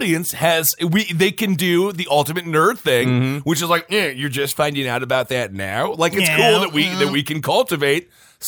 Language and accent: English; Wisconsin, United States; Because I'm from Wisconsin.